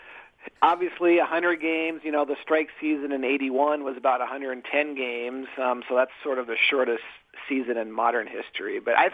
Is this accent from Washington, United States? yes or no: yes; Seattle, Washington, United States; Well, I pointed out, I grew up in the Seattle area